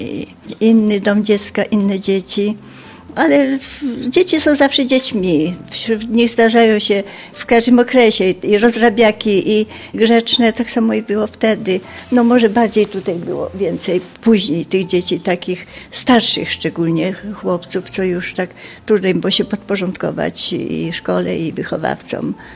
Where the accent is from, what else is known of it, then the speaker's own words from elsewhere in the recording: Siedliska, Lublin Voivodeship, Poland; Tu się urodziłam, w Siedliskach. I tu chodziłam do szkoły w Kozłówce.